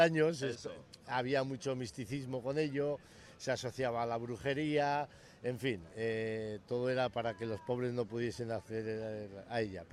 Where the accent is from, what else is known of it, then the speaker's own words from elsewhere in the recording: Santa Cruz de Campezo, Basque Country, Spain; soy de Santa Cruz de Campezo.